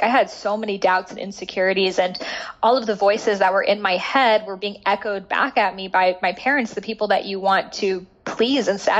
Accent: Boston, Massachusetts, United States; My dad is like MIT nerd. Like I grew up in Boston. Like no one was doing this kind of stuff.

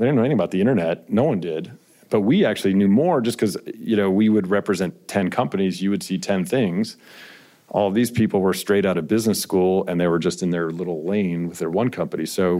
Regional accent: New Jersey, United States; also born or lived in Houston, United States; I was born in New Jersey, grew up overseas and in New Jersey until I was 12, and then moved to Houston, Texas. My parents are immigrants from Belgium, and so I spent a lot of time in Europe.

